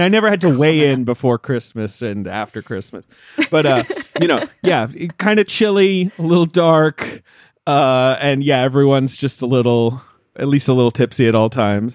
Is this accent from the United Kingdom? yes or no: yes; United Kingdom; I grew up in Britain, much like Sophie